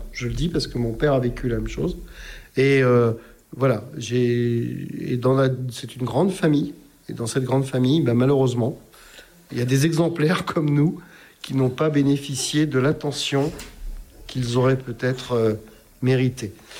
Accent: Tours, Centre-Val de Loire, France; born there; c'est dans mon sang, des origines corses, quoi. Et puis, bien sûr, des origines tourangelles, hein, parce que je suis né à Tours, quand même.

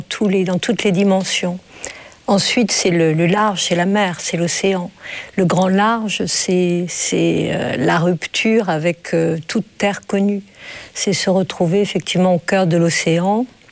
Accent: Rabat, Rabat-Salé-Kénitra, Morocco; born there; plutôt l'Atlantique, puisque le Maroc, je suis née à Rabat

